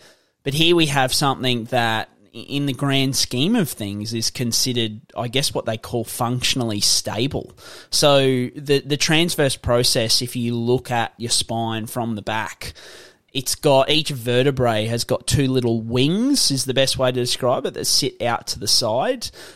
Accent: Queensland, Australia; especially as a Queenslander as well.

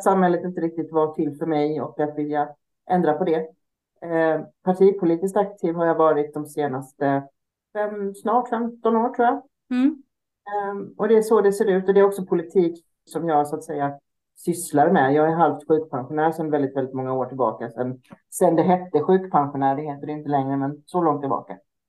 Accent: Halmstad, Halland County, Sweden; now in Sundbyberg, Sweden; Sundbyberg utanför Stockholm. Och det har jag gjort i 19 år. Jag är född och uppvuxen i Halmstad. Så man kanske känner och hör att jag har någon annan, inte riktigt Stockholmsdialekt.

